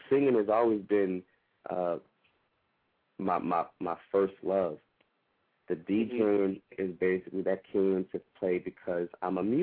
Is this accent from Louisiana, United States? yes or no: no; Philadelphia, Pennsylvania, United States; people really took to me once I said that I was from Philly. You know, mm-hmm. I lived in West Philadelphia.